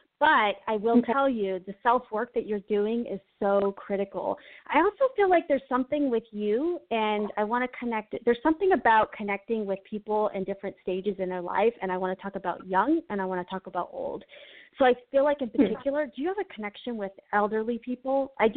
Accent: Denver, Colorado, United States; We've got someone from my hometown here of Denver.

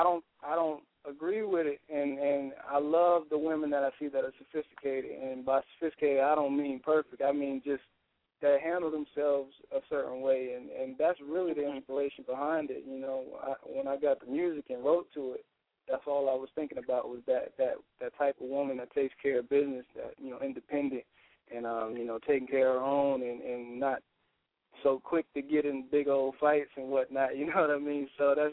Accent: Virginia, United States; also born or lived in Washington, D.C.; I was born in Northeast D.C., and just most of my life lived in Virginia, and just definitely putting on for Fredericksburg, Richmond, Virginia.

